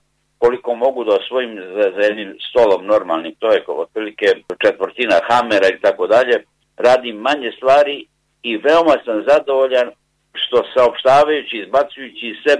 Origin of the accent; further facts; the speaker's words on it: Budva, Budva Municipality, Montenegro; born there; u Evropi sam rođen sam u Budvi, rođen sam u Crnoj Gori.